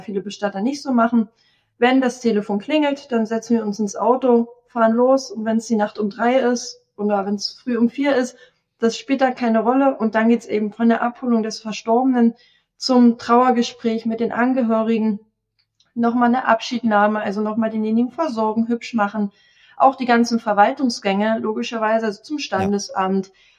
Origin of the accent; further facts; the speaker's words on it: Saxony, Germany; first language Sorbian; German is a second language; also born or lived in Black Forest; Wir sind dann hier rüber wieder gezogen. Also mein Vater kommt aus Görlitz, meine Mutter hier aus Radibor, aus der sorbischen Gegend. Hier bin ich auch aufgewachsen. Also ich bin auch muttersprachlich sorbisch, habe die sorbische Tracht getragen, bin auf eine sorbische Schule gegangen